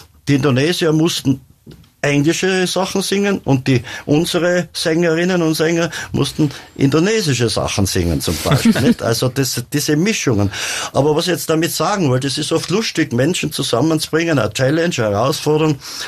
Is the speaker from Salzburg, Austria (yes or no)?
no; Zams, Tyrol, Austria; die sind ja eigentlich Zammerjungs, nicht, wo ich herkomme aus Zams.